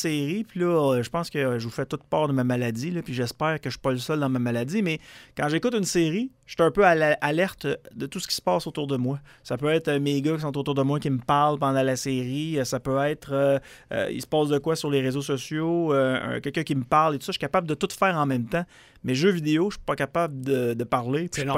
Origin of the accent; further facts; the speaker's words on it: Quebec, Canada; j'étais chez nous en Beauce.